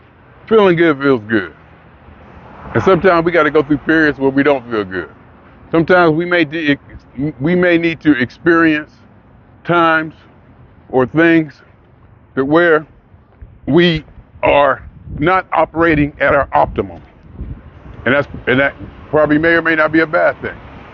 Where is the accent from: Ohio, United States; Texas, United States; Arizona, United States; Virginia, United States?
Ohio, United States; Youngstown; now in California, United States; That I grew up in Youngstown, Ohio. There's no place more precious. I think it's the best place where I grew up, how I grew up.